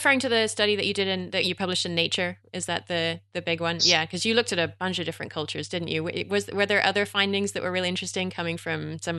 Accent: England, United Kingdom; In others, as an English person.

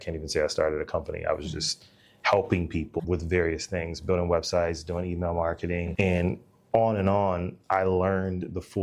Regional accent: San Diego, California, United States; also born or lived in Dallas; I'm a Dallas native. I was born here. I grew up in San Diego.

